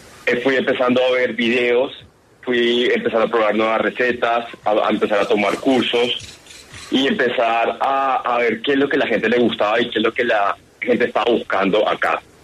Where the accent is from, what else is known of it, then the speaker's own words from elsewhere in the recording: Barranquilla, Atlántico, Colombia; also born or lived in Bogotá; Soy nacido en Bogotá, pero criado la mayoría del tiempo en Barranquilla y terminé mis estudios en Bogotá.